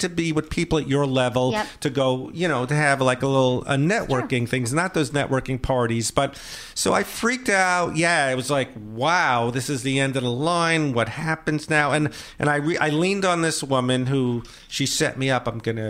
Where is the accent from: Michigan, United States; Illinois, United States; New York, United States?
New York, United States; Brooklyn; also born or lived in Manhattan; New York. I'm from Brooklyn, mm-hmm. and then I lived in Manhattan.